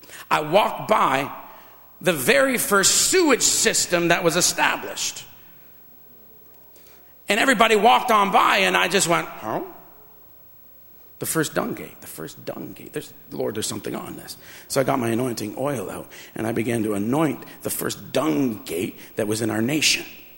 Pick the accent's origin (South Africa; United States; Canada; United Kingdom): Canada; an elder Mohawk from Akwesasne. I'm from Tinanega Mohawk Territory.